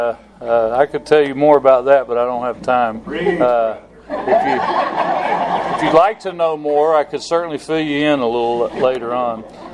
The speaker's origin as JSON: {"language": "English", "region": "Kentucky", "country": "United States", "said": "And we're from Kentucky, and folks in Kentucky, we don't even close our lips when we say words, you know."}